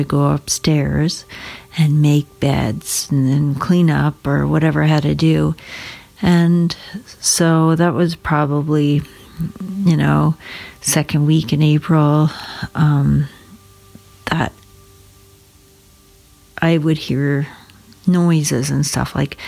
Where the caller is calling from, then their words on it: Alberta, Canada; I am calling in from Southern Alberta, and I'll just keep my name anonymous.